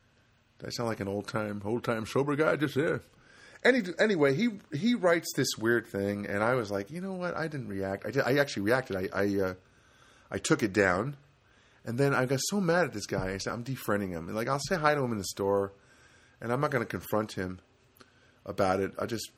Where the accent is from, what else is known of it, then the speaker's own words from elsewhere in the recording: New Jersey, United States; Because I'm from Jersey, and I would say, hey, I'm from Jersey. That's how we talk, you know.